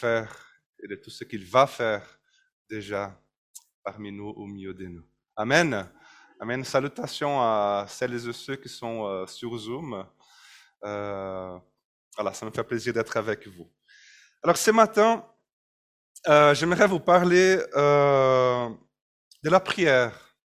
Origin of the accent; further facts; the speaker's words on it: Brazil; French is a second language; Je suis brésilien. J'allais dire que j'ai un accent vaudois, mais je pense pas en tout cas. Quoique, on m'a déjà demandé si j'étais canadien à cause de mon accent